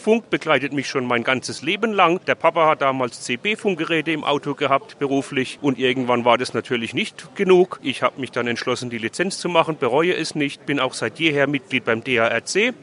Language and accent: German; Philippsburg, Baden-Württemberg, Germany; Ich komme aus Philipsburg.